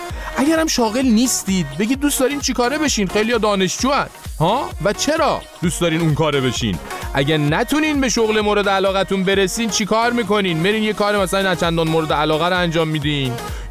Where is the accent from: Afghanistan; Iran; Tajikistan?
Iran; ما ایرانیام که دیدی دیگه